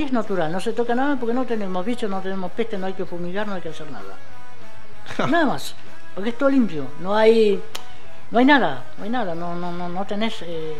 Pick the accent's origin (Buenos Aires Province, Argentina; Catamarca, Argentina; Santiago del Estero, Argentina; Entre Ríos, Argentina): Buenos Aires Province, Argentina; Los Toldos; Digo, soy de Los Toldos. ¿Y dónde es Los Toldos? Bueno, les tengo que explicar. De Junín, 50 kilómetros.